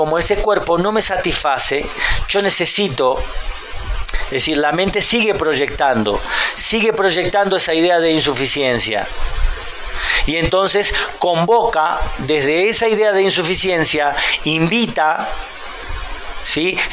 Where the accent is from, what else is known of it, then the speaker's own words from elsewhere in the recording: Mexico; el país donde nací. Por eso las tradiciones tienen tanta fuerza, ¿no? Somos mexicanos